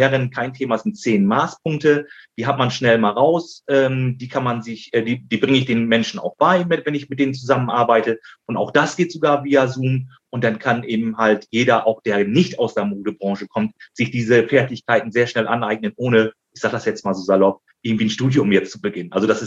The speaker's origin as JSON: {"language": "German", "region": "Lower Saxony", "country": "Germany", "said": "in der Nähe von unserer Heimat, Susi. Wir sind ja auch aus Friesen."}